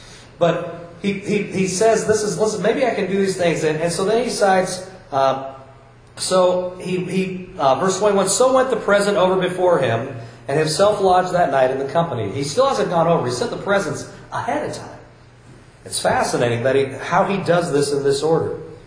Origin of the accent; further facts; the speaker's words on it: Iowa, United States; I mean, wrestling matches, I come from Iowa.